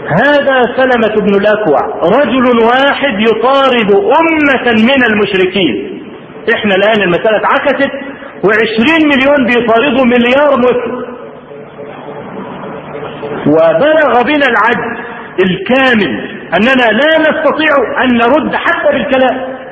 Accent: Egypt; ولا أقول الكلام الآتي ده لأن أنا مصري ولا متعصب لمصر.

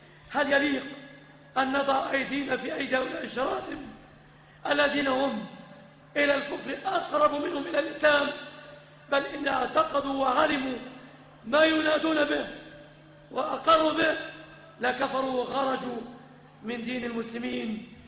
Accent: Egypt; أن تسلم بلادنا مصر وبلاد

